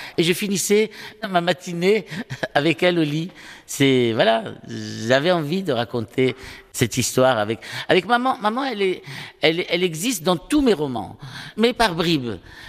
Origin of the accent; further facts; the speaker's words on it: Marrakesh, Marrakesh-Safi, Morocco; Médina de Marrakech, dans une rue qui s'appelle Derb Jdid, à Riad Zitoun El Kedim. Et j'ai passé toute mon enfance en Médina, au milieu d'une famille nombreuse. Nous étions 7 frères et sœurs.